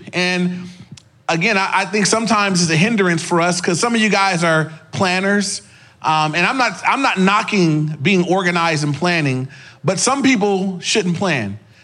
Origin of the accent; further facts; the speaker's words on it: Inglewood, California, United States; And I grew up in the city. I grew up in Inglewood.